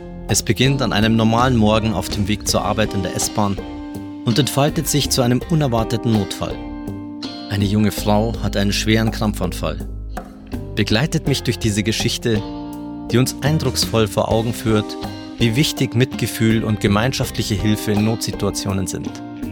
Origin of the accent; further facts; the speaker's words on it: Starnberg, Bavaria, Germany; Ich hatte eine ähnliche Situation vor 30 Jahren in meinem Heimatort in Starnberg erlebt.